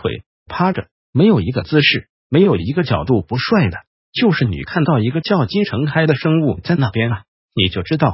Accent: Taiwan; 就像我们台湾人到美国去就视觉得我们这个英文啊，就是已经在美国大学念英文书了，都还是觉得自己英文很差

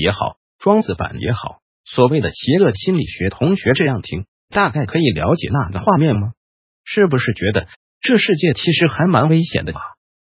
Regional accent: Taiwan; 我们台湾人的解离制造工厂是宗教界跟灵修界

